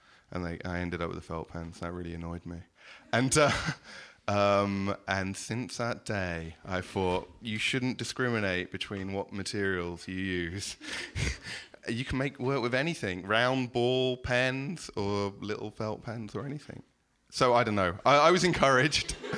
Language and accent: English; England, United Kingdom; I grew up in England